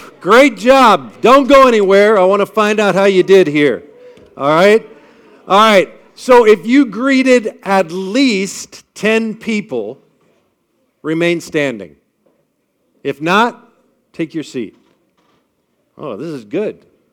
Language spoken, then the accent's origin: English; Columbus, Ohio, United States; As Andrew gave you a little bit of a bio about me, I'm from Columbus, Ohio.